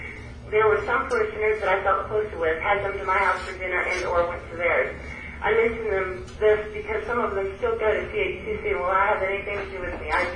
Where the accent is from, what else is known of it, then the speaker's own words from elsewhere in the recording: South Carolina, United States; I had a desire to go back to my home state of South Carolina.